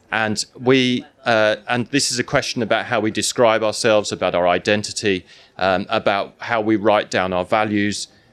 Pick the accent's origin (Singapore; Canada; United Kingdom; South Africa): United Kingdom; Sheffield, Yorkshire and the Humber; We're from Sheffield.